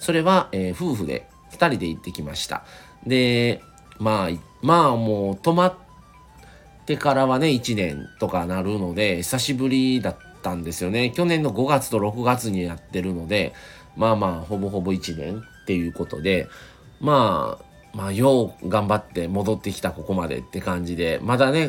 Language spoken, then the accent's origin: Japanese; Kobe, Hyogo, Japan; also born or lived in Otsu; 母方の方の実家が大津なので、で僕もそこで生まれたので、育ちはね神戸なんですけど生まれが大津なので